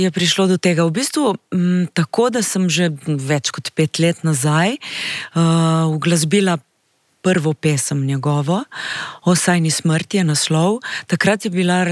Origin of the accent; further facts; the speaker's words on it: Koper, Coastal–Karst, Slovenia; Prihajam iz Kopra, sem Koprčanka oziroma mi Koprčani, tisti radi rečemo, da smo Istrijani, ne?